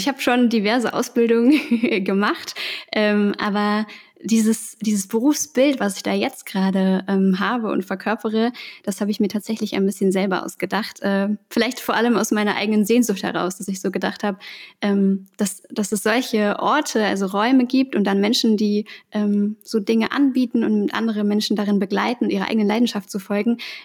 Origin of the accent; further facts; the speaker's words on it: Essen, North Rhine-Westphalia, Germany; born there; moved away as an adult; now in Berlin, Germany; ich bin gebürtig aus Essen und bin dann zum Studium nach Berlin gezogen, wobei ich in Potsdam studiert habe und dann so eine Pendlerin war, aber habe durchaus auch irgendwie so meine alte Heimat verlassen